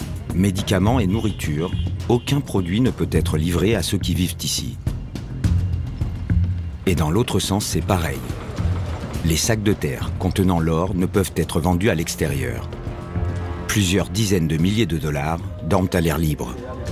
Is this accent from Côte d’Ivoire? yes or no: no; France; now in Ecuador; Moi, de France.